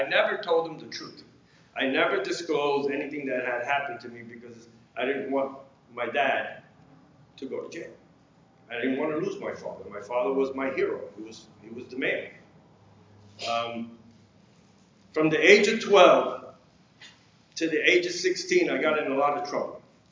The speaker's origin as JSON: {"language": "English", "town": "Hoboken", "region": "New Jersey", "country": "United States", "tie": "born or raised there", "also_born_or_lived": "Puerto Rico", "said": "I was born in the Caribbean. I was born in a little island in Puerto Rico. And my parents moved to New Jersey when I was, I think I was 1 or 2 years old. And we settled in a place called Hoboken, New Jersey. That's in North Jersey in Hudson County. And we lived there for a couple of years."}